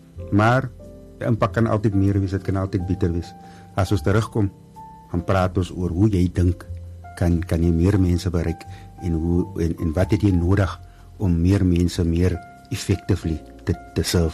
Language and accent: Afrikaans; Paarl, Western Cape, South Africa; want ek is van die Perel, ek is van Drakenstein, en ek het nie geweet daarvan.